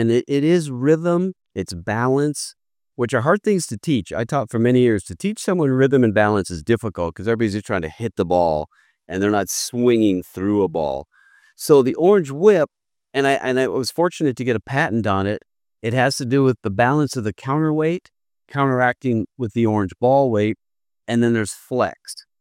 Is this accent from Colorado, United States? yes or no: no; North Dakota, United States; And boy, growing up in North Dakota, I wish I would have had this when I was 15, 16